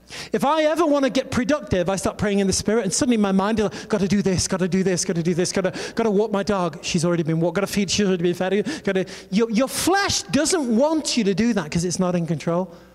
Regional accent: England, United Kingdom; Je suis anglais. Which means, hello … I am an English girl.

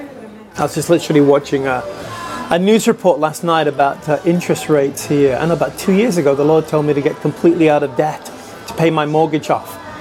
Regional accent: United Kingdom; now in United States; So literally I left the UK 30 years ago. I've never once lived in the UK for the last 30 years. And yet I'm British, I know I am. I'm American, but I'm an Anglo-American.

